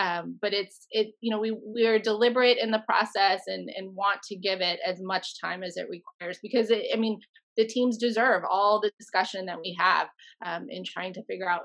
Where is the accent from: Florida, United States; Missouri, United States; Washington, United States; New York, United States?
Florida, United States; Tampa; our last Final Four, which was 2 years ago, was in my hometown. And I grew up in Tampa.